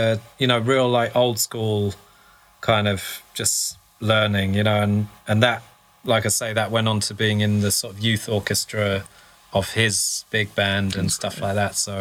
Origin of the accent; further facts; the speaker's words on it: St Albans, East of England, United Kingdom; Actually from St. Albans, which is very close to London.